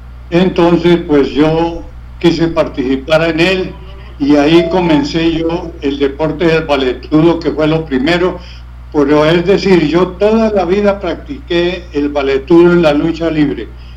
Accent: Colombia; yo era el que, como colombiano, llevaba mucho público.

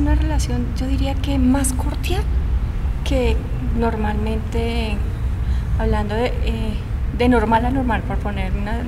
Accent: Colombia; como colombiana, como occidental musulmana

